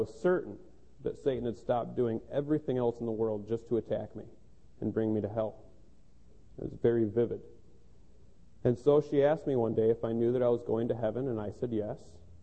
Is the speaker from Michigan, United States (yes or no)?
yes; Grand Rapids, Michigan, United States; I was raised in Grand Rapids in a very Baptist home.